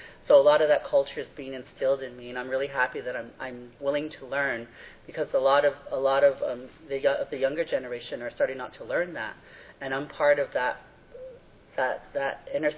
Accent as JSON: {"language": "English", "country": "United States", "first_language": "Navajo", "second_language": "English", "said": "With assimilation and acculturation, I had steered away from my native culture, from my native language. Didn't want to be a part of traditional values and concepts because of being teased. I remember in mid-school where kids were being teased because they talked Navajo"}